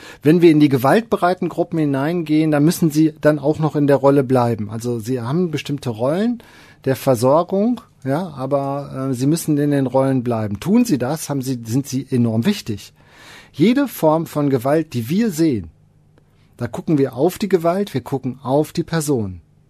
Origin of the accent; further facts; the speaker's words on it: Essen, North Rhine-Westphalia, Germany; Ich bin in Essen aufgewachsen.